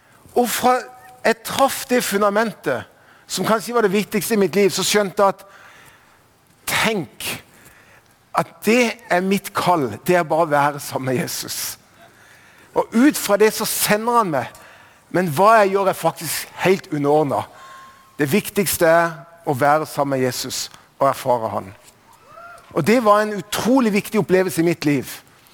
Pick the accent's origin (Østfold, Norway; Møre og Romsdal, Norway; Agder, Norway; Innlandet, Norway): Agder, Norway; Kristiansand; Så som dere forstår, så er jeg ikke fra Bergen. Jeg er fra Kristiansand, Sørlandet. Det er dialekten min. Jeg vokste opp